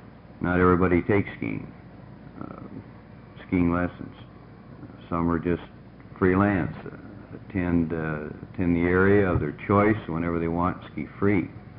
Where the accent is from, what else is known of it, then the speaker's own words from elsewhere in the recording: Portland, Oregon, United States; from Portland, Oregon.